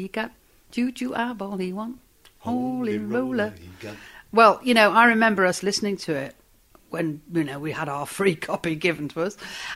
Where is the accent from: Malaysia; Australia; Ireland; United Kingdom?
United Kingdom; Liverpool, North West England; growing up in Liverpool, going to school